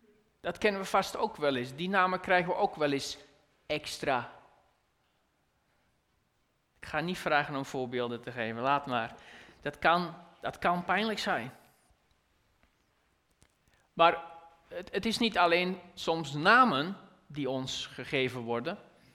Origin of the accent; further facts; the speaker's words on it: Belgium; moved away; Nu, jullie weten allemaal, ik kom uit België.